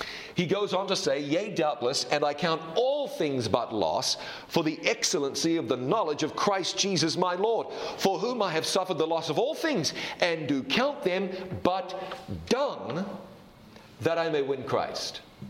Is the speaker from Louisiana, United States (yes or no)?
no; North Carolina, United States; as we say in the South, and I'm from the South, you know, North Carolina.